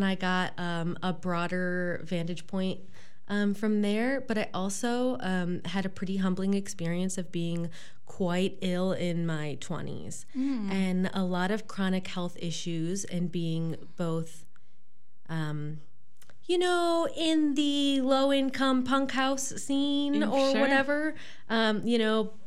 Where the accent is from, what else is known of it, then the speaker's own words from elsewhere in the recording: Monticello, Wisconsin, United States; I'm from south of Madison